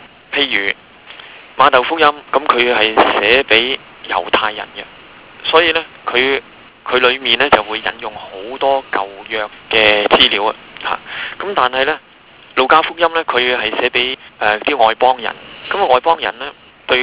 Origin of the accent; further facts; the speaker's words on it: China; 用我哋中國人講啊